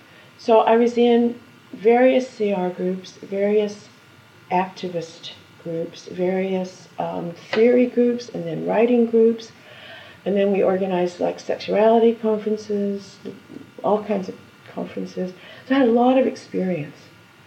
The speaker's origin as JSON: {"language": "English", "town": "Los Angeles", "region": "California", "country": "United States", "tie": "born or raised there", "said": "The trouble with growing up in Los Angeles is that rain seems unnatural."}